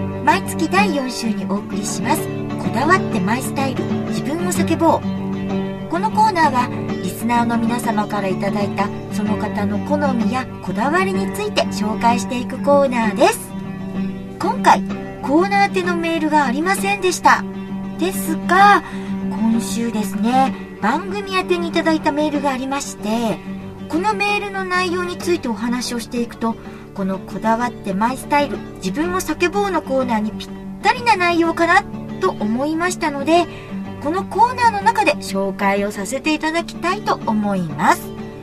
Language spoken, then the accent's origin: Japanese; Sanjo, Niigata, Japan; accent: Sanjo dialect; でここは三条弁です。お互い新潟の三条出身なんでね。